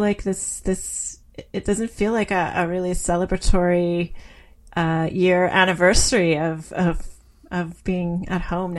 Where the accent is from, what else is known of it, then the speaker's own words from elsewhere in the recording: Wingham, Ontario, Canada; I've lived in a lot of other places. I grew up in Wingham, Ontario, and I went to the University of Guelph. And then I lived in Sackville, New Brunswick, while I was going to Mount Allison University. And then I lived in Thunder Bay for a while.